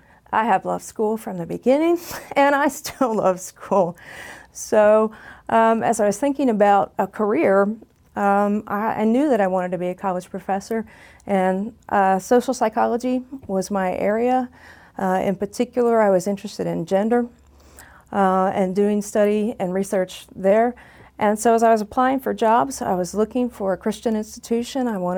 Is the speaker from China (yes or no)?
no; Midwest, United States; I'm from the Midwest.